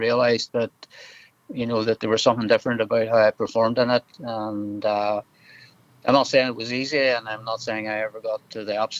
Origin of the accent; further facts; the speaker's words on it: Ulster, Ireland; also born or lived in Dublin / Northern Ireland; So, I was born in Dublin. I grew up as a young person in Donegal, actually. But because we live so close to the border, my life really has been spent in Northern Ireland.